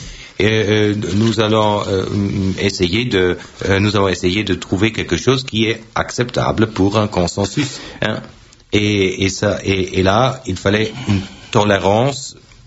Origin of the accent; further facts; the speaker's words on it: Bayreuth, Bavaria, Germany; Pour moi, je viens de Bayreuth, hein